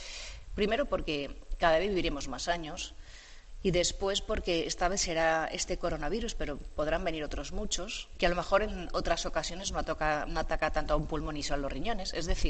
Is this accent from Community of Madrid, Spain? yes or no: yes; Community of Madrid, Spain; los madrileños somos españoles por encima de todo